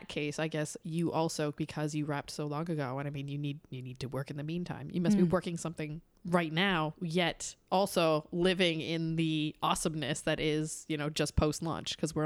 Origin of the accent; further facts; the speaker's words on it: Newfoundland and Labrador, Canada; even within Canada, like I'm from Newfoundland, so my dialect is entirely different. Mind you, I've changed it a lot because people never understand me.